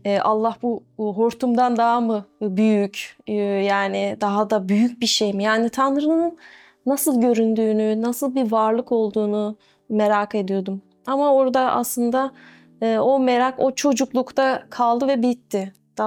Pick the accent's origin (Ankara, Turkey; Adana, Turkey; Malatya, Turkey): Ankara, Turkey; now in İzmir, Turkey; Ankara'da doğdum. Aslen Kırşehirliyiz. Ailem Kırşehirli. Ankara'da doğdum. Aslında Ankara'da büyük bir kısmını yaşadım hayatımın. İzmir'e geleli 4 yıl oldu. 4 yıldır İzmir'deyim.